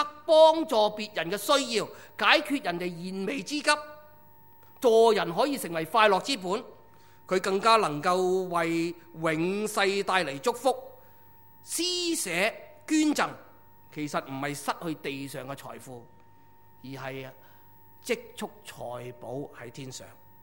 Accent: China; 唔係好似我哋中國人咁聰明

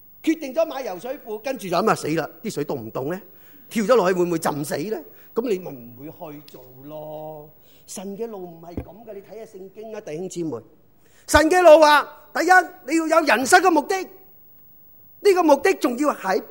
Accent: Guangdong, China; 我哋广东人就话老笋生唔埋啊嘛

